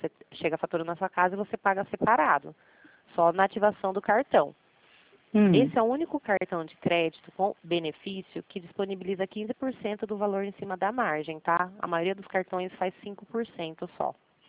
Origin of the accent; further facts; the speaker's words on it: Limeira, São Paulo, Brazil; Eu sou do estado de São Paulo também, cidade de Limeira